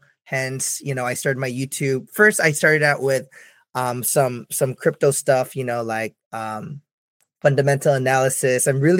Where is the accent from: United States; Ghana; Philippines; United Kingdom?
Philippines; moved away as an adult; also born or lived in Busan, South Korea; now in South Korea; my background, I was born in Korea, Busan, Korea, and actually I was just telling Lanzer I grew up in the Philippines, so to my Filipino friends, mabuhay, and I came back to Korea as an adult and have been living in Korea since